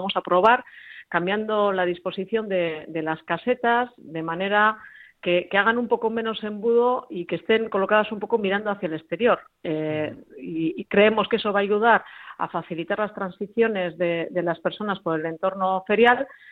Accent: Bermeo, Basque Country, Spain; soy una enamorada de la Reina Soca, como todas las bermeanas y bermeanos

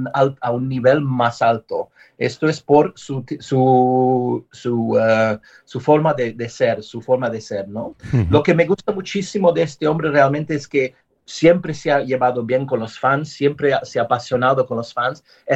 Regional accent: England, United Kingdom; Spanish is a second language; aquí en mi país, en Inglaterra.

